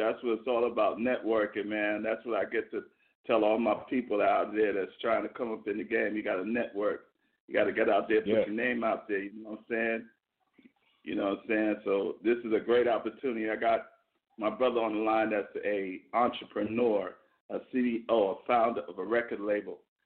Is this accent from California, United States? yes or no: no; Brooklyn, New York, United States; Yeah, I grew up in Brooklyn, New York, with the evolution of hip-hop, the mecca of hip-hop.